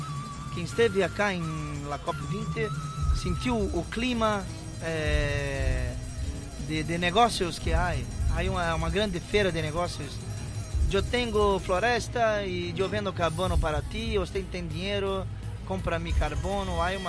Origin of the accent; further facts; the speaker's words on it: Brazil; Spanish is a second language; No es fácil, porque yo soy brasileño, ¿no?